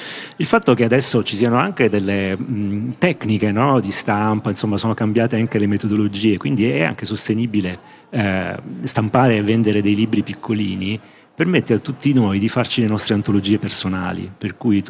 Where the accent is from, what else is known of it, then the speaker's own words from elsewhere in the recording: Taranto, Apulia, Italy; che è il mio, che sono tarantino, quindi qualcosa da dire sul tema ce l'ho.